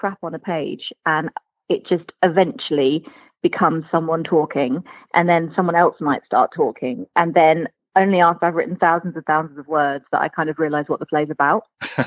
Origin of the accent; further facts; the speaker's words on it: Makenhampton, South West England, United Kingdom; moved away as an adult; now in London, United Kingdom; called Makenhampton, which is outside of Cirencester. And yeah, so I grew up in Gloucestershire and then moved to London when I was 21.